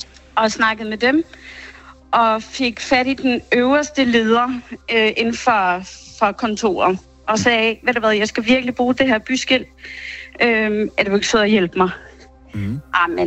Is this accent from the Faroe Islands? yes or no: no; Reykjavik, Capital Region, Iceland; now in Denmark; jeg er født og opvokset i Reykjavik. Men har familie sådan halvanden time væk fra Vik.